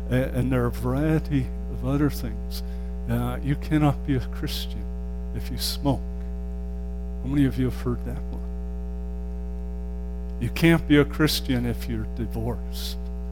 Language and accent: English; England, United Kingdom; And I come from England.